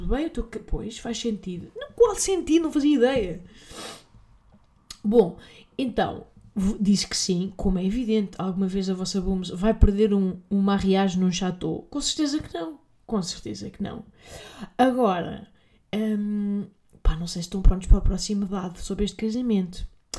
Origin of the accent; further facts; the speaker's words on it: Portugal; Eu, como saloia tuga